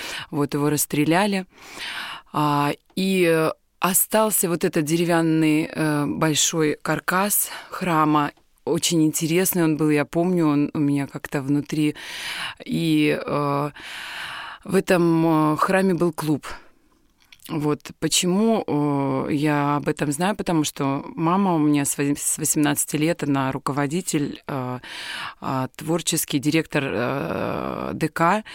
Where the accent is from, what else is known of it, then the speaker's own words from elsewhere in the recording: Ust-Kada, Irkutsk Oblast, Russia; я родилась в Иркутской области, в Куйтунском районе, в селе Усть-Када, где был большой-большой храм в честь Покрова иконы Божией Матери.